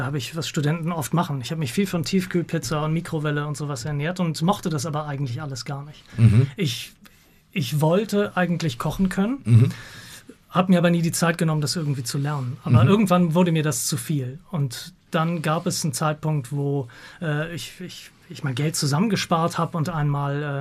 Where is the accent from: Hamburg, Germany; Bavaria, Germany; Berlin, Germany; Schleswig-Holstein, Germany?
Hamburg, Germany; Hier in Hamburg.